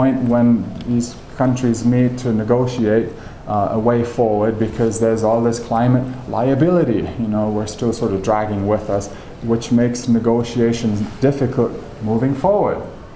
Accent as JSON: {"language": "English", "country": "Germany", "second_language": "English", "said": "I'm from Germany, so how they came to own their first vehicle."}